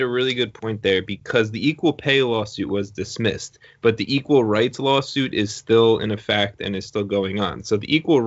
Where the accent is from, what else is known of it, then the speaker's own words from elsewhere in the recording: New York, United States; I started with it in the introduction because I'm a New Yorker.